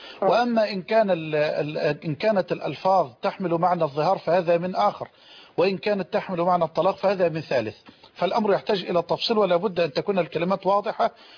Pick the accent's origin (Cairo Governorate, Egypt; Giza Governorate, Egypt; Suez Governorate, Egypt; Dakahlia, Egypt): Suez Governorate, Egypt; Suez; انا عاشق لاهل السويس وانا ابن السويس